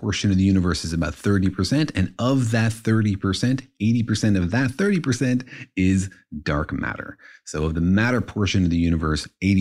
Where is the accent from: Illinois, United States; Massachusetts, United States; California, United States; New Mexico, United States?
New Mexico, United States; Los Alamos; given that I grew up in Los Alamos, where they invented nuclear weapons